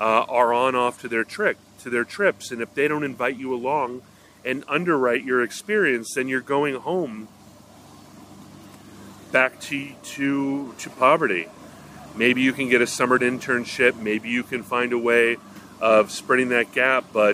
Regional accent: Hawaii, United States; I grew up in Hawaii and I was a dive instructor

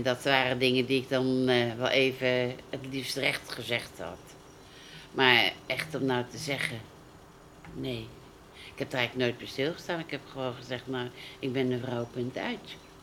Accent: The Hague, South Holland, Netherlands; Ik ben een echte Hagenees.

